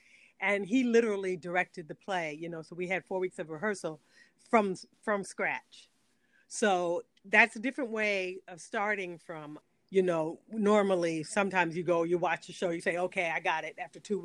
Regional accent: Washington, District of Columbia, United States; So I'm spoiled because I came up on August 1st and I grew up in Washington, D.C.

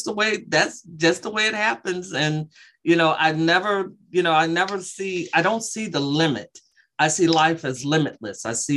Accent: Michigan, United States; I grew up in Michigan. My ancestries, they came here to this country from Morocco.

